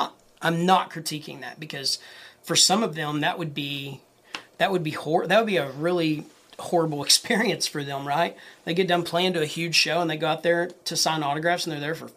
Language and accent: English; Lubbock, Texas, United States; because for me growing up, even though I grew up in Lubbock, Texas